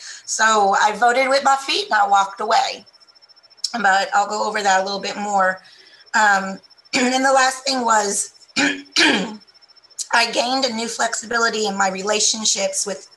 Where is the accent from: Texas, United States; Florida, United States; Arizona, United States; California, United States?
Texas, United States; Houston; Well, I'm from Houston, Texas